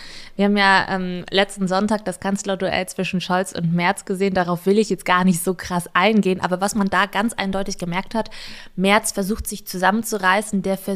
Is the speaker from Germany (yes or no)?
yes; Hamburg, Germany; als Hamburgerin